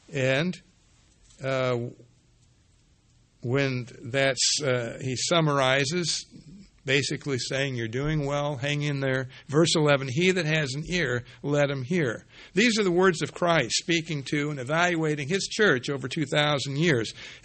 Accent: Vermont, United States; We certainly saw a lot of that where I grew up in Vermont.

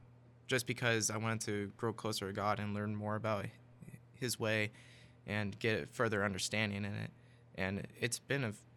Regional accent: Dickson, Tennessee, United States; Well, I'm from Dixon, Tennessee, and I'm 22 years old.

